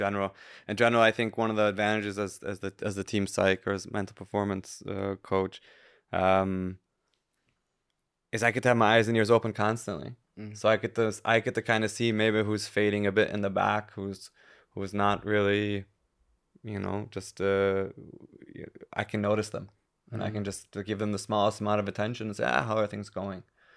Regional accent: United States; Like I just like to in America, as an American, we just like to shoot the shit.

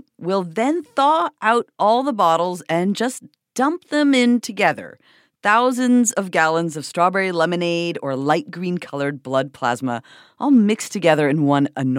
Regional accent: Canada; The rest of the world, including my home country of Canada, largely does not allow it.

